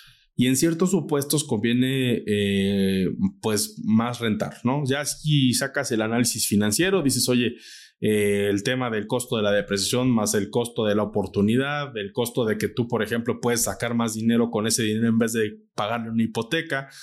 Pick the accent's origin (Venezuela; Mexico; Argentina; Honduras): Mexico; Si nosotros como mexicanos supiéramos manejar bien una tarjeta de crédito